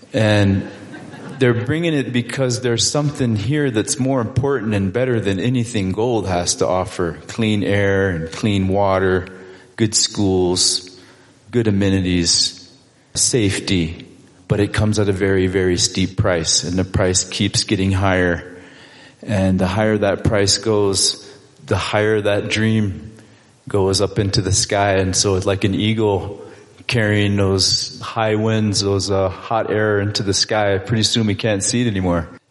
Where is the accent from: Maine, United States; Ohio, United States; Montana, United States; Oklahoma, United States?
Montana, United States; So I'm a local. You know, I grew up on the Crow Indian Reservation